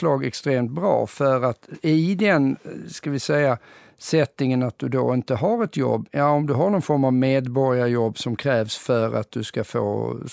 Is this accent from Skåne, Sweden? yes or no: yes; Lund, Skåne, Sweden; min erfarenhet från när jag är uppvuxen i Lund